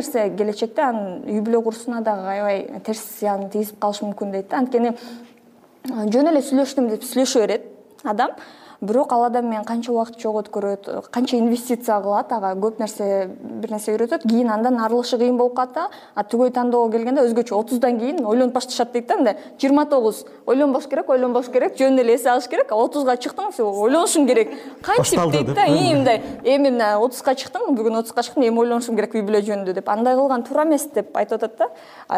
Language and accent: Kyrgyz; Osh, Osh Region, Kyrgyzstan; Мен негизи Оштонмун.